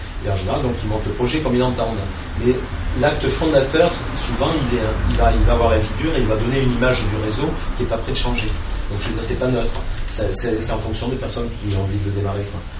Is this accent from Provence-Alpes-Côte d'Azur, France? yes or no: yes; Nice, Provence-Alpes-Côte d'Azur, France; moi, je suis de Nice